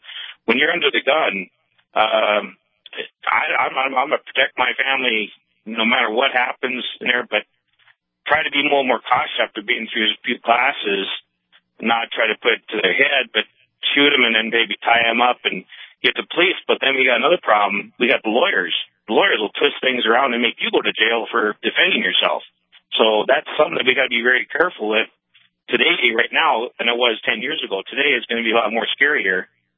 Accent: North Dakota, United States; I was born and raised around North Dakota, is we never had to worry about all these things

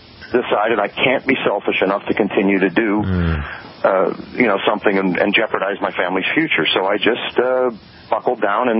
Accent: Mountaintop, Pennsylvania, United States; Oh, well, Mountaintop, Pennsylvania. Way out in the country.

